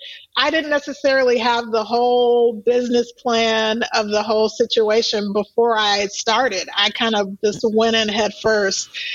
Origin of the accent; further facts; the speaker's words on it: New Zealand; now in Chicago, United States; in Chicago